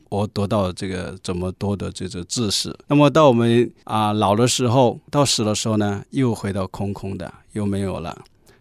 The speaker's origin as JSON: {"language": "Chinese", "country": "China"}